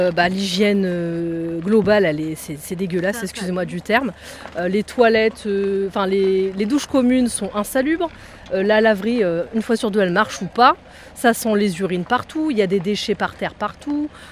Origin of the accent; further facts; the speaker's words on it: Normandy, France; Moi, je viens de Normandie et ça fait une semaine que je suis dans le camping